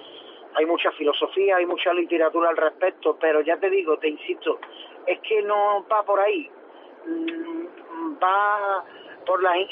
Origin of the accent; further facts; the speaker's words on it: Cádiz, Andalusia, Spain; Para mí mi tierra es algo fundamental, es algo imprescindible. No podría vivir sin mi tierra y sin el gaditanismo que me rodea.